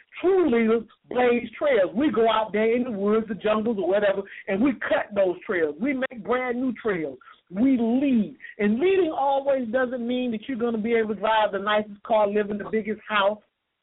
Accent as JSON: {"language": "English", "region": "Georgia", "country": "United States", "tie": "born or raised there", "said": "Now, I was raised in DeKalb County. My parents moved to DeKalb County in 1977."}